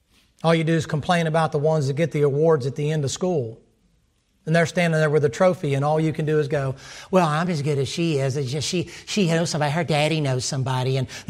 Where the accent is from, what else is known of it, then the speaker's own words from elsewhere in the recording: the South, United States; I was raised in the South. That's how they said it.